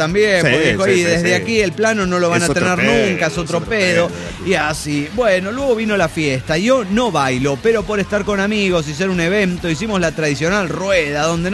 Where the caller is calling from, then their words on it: Olavarría, Buenos Aires Province, Argentina; En Argentina, ¿cómo están? Es la primera vez que les escribo, pero los escucho hace bastante tiempo.